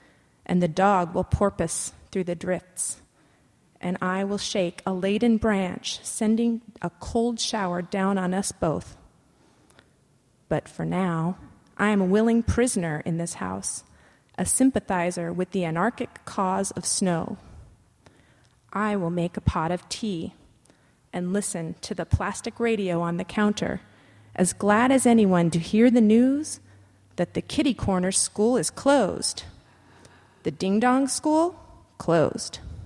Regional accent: Arizona, United States; now in Seattle, United States; And I grew up in Arizona where we don't get snow. And so my experience of living in Seattle and experiencing snow is that it is a disruption and an upheaval

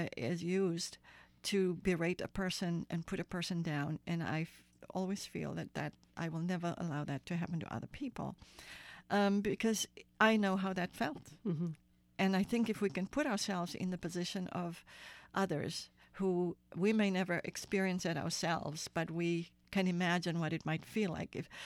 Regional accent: South Africa; now in United States; I'm from South Africa originally, grew up there during the apartheid years. I'm a person of color. And in South Africa, I was classified as mixed race or colored.

